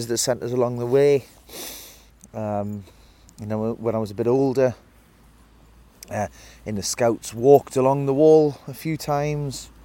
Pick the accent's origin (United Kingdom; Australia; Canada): United Kingdom; Hexham, North East England; I'm originally from Hexham in Northumberland, so only not many miles away from Hadrian's Wall.